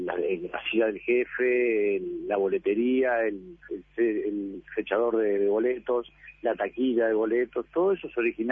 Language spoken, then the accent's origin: Spanish; Peñarol, Montevideo, Uruguay; me crié, soy de Peñarol, me crié entre las máquinas del ferrocarril, mi padre me traía acá, que era ferroviario, mis abuelos, mis tatarabuelos, toda una familia de ascendencia ferroviaria